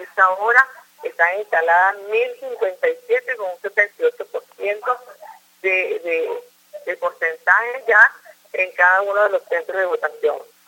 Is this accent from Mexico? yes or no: no; Venezuela; con ese amor que nos caracteriza como venezolanos